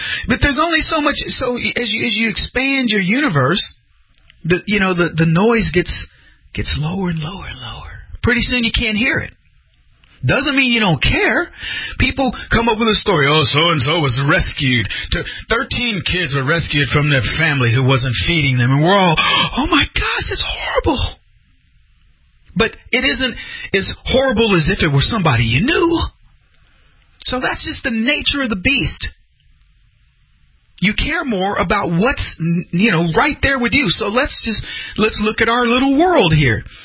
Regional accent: United States; Because I'm American, and my team, the Americans, are playing against those Brits

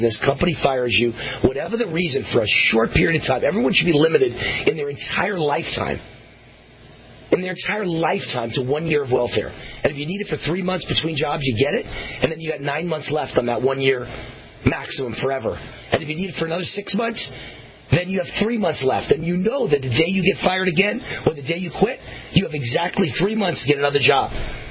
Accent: Las Vegas, Nevada, United States; when they won in Nevada, my home state here in Las Vegas

